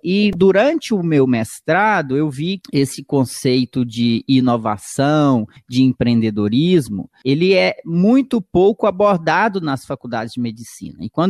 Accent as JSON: {"language": "Portuguese", "region": "Minas Gerais", "country": "Brazil", "lives_now": "São Paulo, Brazil", "said": "Eu sou mineiro, fiz faculdade na Federal de Minas, na UFMG, e depois fiz residência lá em Belo Horizonte, no Hospital das Clínicas da UFMG, vim para São Paulo em 2011"}